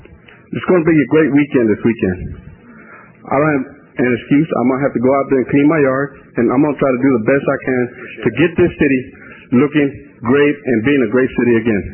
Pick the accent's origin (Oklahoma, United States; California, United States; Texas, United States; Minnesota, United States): Texas, United States; Dallas; I was born and raised in this city, but unlike Mr. Rozanski, I was born and raised in West Dallas. But I live here in Oak Cliff now. I'm going up in Stashman. I'm rich Mexican, I guess.